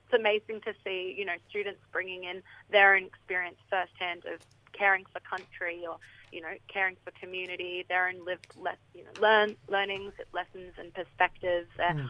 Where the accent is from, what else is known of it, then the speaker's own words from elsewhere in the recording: Toowoomba, Queensland, Australia; now in Brisbane, Australia; I was born and raised on Jarawai country in Toowoomba and currently joining from beautiful Brisbane.